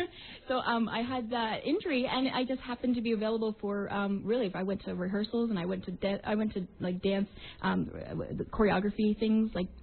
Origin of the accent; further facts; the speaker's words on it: Toronto, Ontario, Canada; retiring in my hometown, you know, of Toronto in front of my hometown crowd